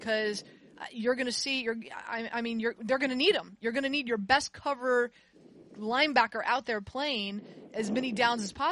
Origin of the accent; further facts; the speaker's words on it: Florida, United States; I grew up playing sports. I grew up playing football. I grew up in South Florida.